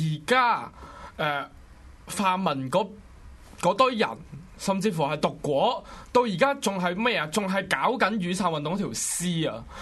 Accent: Hong Kong; born there; 我阿媽我家姐落到嚟都係新移民，我喺香港出世，我唔係新移民啦，我喺香港出世啦。

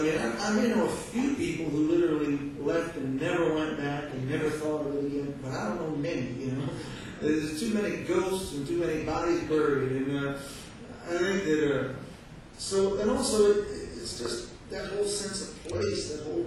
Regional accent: New Jersey, United States; I was from New Jersey

